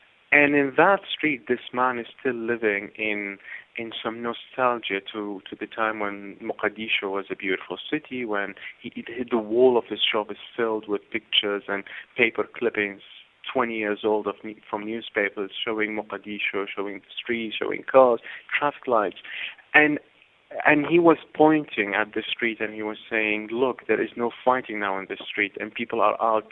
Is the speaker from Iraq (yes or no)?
yes; Baghdad, Baghdad Governorate, Iraq; I come from Iraq, and I grew up in Baghdad